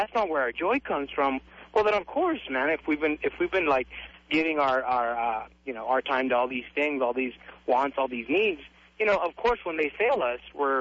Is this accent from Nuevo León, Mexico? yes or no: no; Ciudad Juárez, Chihuahua, Mexico; I mean, I'm from Juarez.